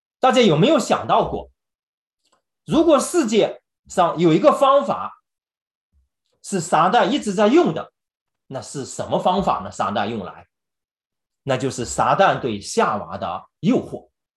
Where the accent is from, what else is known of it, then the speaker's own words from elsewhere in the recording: China; 犹太人呢，也像我们中国人常常想的